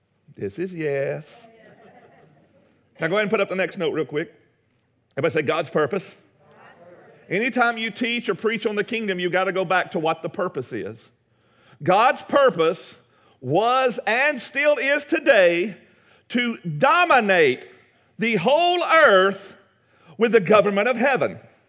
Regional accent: United States; born there; first language English; I speak English because I'm an American. I drive on the right side of the road because I was born in America. It is my birth rights. It is my birth culture, and I have this English as my birth language.

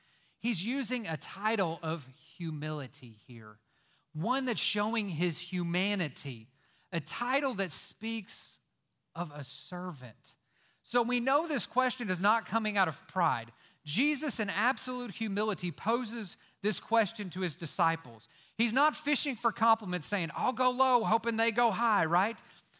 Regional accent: Las Vegas, Nevada, United States; I'm from Las Vegas. So I have to tell people, especially when I'm flying back south, I'm not a gambler

